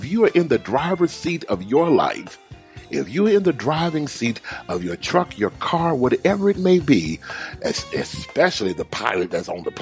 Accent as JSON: {"language": "English", "town": "Houston", "region": "Texas", "country": "United States", "tie": "born or raised there", "said": "And I forgot how hot it gets in Houston. Now, that's my hometown, and I love Houston."}